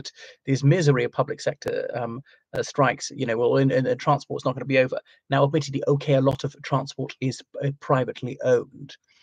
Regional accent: Ireland; from Ireland, so welcome back to my channel again

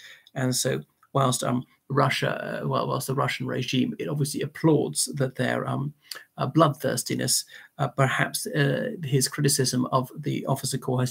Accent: Ireland; from Ireland. Welcome back to my channel.

